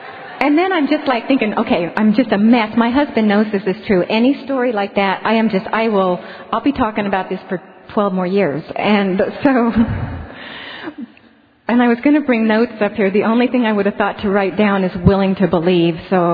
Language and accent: English; Estacada, Oregon, United States; I grew up in Estacada, Oregon. Are there any Estacada folks out there? Because I would love to see you. It's a small logging town